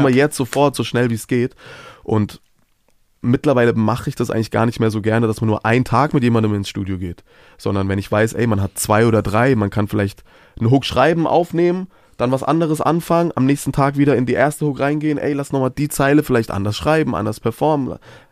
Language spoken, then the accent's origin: German; Baden-Württemberg, Germany; in meiner Heimat im Schwarzwald einfach eine Woche bei meinen Eltern